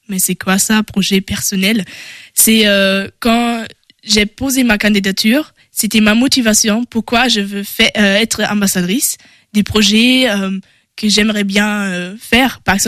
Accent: Germany; j'ai 20 ans et je viens de l'Allemagne

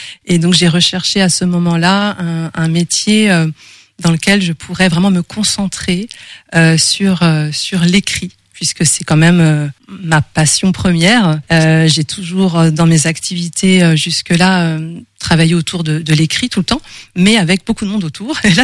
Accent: Châteaubriant, Pays de la Loire, France; born there; now in Nantes, France; J'habite actuellement à Nantes et depuis longtemps, depuis mes études, mais sinon je suis née à Châteaubriand.

